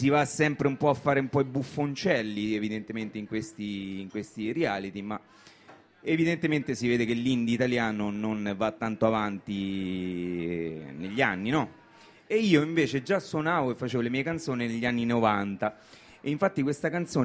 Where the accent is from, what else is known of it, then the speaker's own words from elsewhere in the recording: Orvieto, Umbria, Italy; perché io poi vengo da Orvieto, che è un posto che ha le sue problematiche.